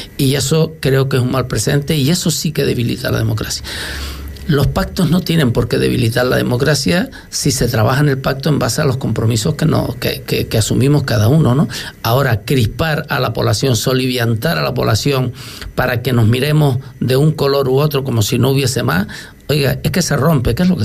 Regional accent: Canary Islands, Spain; Somos canarias

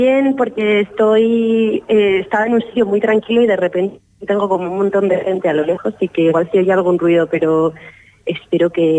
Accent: Asturias, Spain; Soy asturiana, que es allí donde más he hecho actividades.

